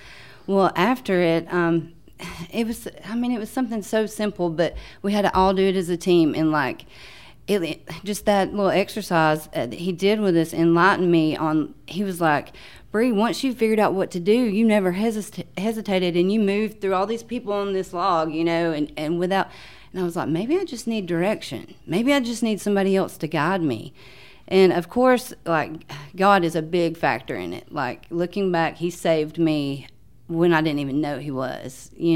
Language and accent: English; Somerville, Alabama, United States; No, sir. I'm from Morgan County.